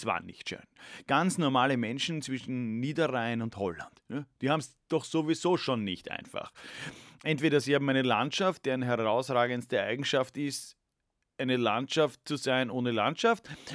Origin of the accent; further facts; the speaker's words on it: Austria; Und als Österreicher muss ich angesichts dessen einmal wirklich ganz sachlich fragen